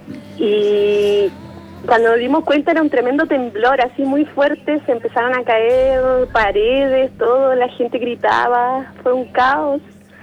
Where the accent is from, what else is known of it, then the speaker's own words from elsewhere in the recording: Chiloé, Los Lagos, Chile; Soy de Chiloé y viajé a La Serena con mi pareja y mi hija.